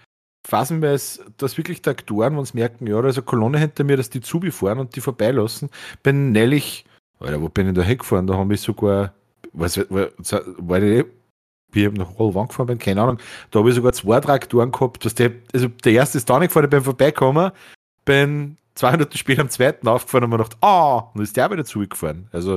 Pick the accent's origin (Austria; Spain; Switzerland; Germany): Austria; Reichraming, Upper Austria; Ich komm aus Big City Reichraming.